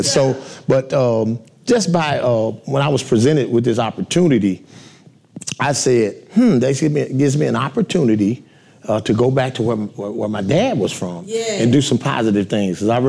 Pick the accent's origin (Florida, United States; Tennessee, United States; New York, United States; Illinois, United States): Tennessee, United States; Memphis; And I've said myself, even to you and Oscar, that I'm from South Memphis.